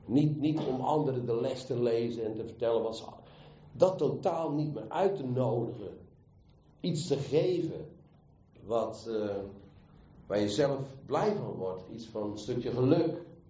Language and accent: Dutch; Hazerswoude-Dorp, South Holland, Netherlands; born there; Ik herinner mij in de geboorteplaats waar ik geboren ben, Hazenswoude dorp, hier vlakbij. Ik ben na de oorlog geboren, ben van 47.